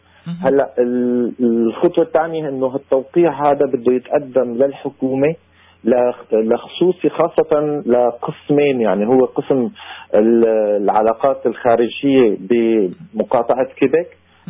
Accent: Syria; ونحن كسوريين عنا ارتباطاتنا بوطننا الأم سوريا

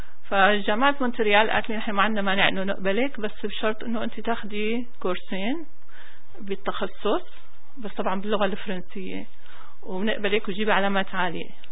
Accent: Damascus, Damascus Governorate, Syria; moved away as an adult; also born or lived in Homs; now in Riyadh, Saudi Arabia; أنا من مواليد حمص، أصلي من حما، ربيت بالشام، درست بالرياض، خلصت يعني انتقلت على الرياض بال 2001، خلصت دراستي الجامعية حاصلة على بكالوريوس بعلوم المختبرات الطبية من جامعة الملك سعود، واشتغلت بالرياض

